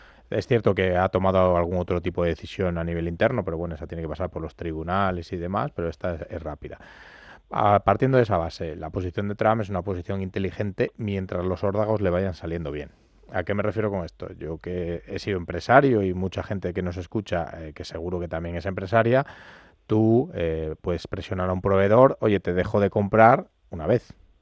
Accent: Spain; Eso a nivel de como europeo y como español

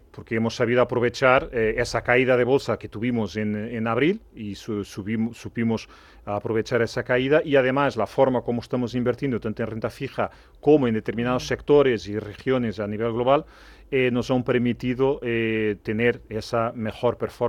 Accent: Lisbon, Portugal; Spanish is a second language; now in Spain; Soy de Lisboa.

